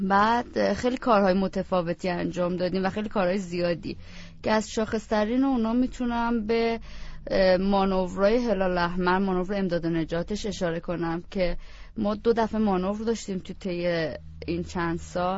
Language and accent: Persian; Qazvin, Iran; born there; من تو شهر قزوین به دنیا اومدم، شهرستان قزوین. فرزند اول خانواده هستم و یک خواهر و دو برادر هم دارم که از خودم کوچیک‌تر.